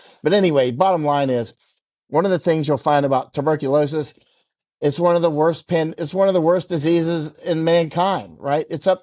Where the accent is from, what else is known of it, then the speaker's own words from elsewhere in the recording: Winter Haven, Florida, United States; You know, I grew up in Winter Haven, Florida, which is like the one of the most lightning places in the world, actually, believe it or not.